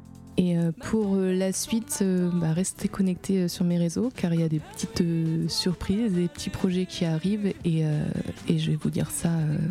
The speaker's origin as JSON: {"language": "French", "town": "Granville", "region": "Normandy", "country": "France", "said": "Et je viens de Granville et aussi de l'Orne. Je navigue entre ces deux départements."}